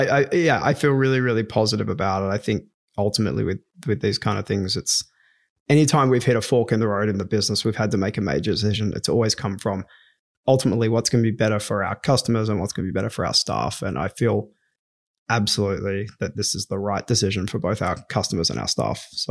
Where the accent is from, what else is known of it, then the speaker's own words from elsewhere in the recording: Perth, Western Australia, Australia; Yeah, I love growing up in Perth.